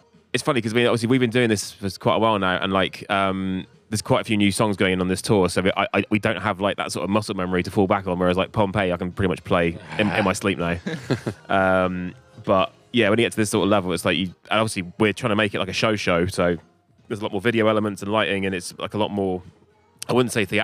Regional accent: Plymouth, South West England, United Kingdom; Well, Plymouth, which is my hometown, always.

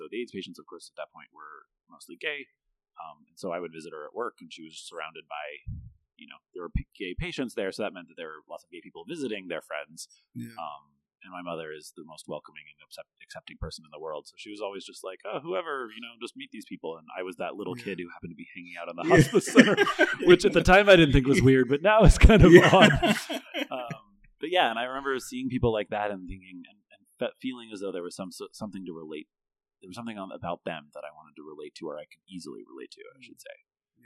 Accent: Seattle, Washington, United States; I was born in Seattle and to two very middle class parents, a nurse and an engineer, kind of like good middle class jobs. And we lived in Seattle for a while

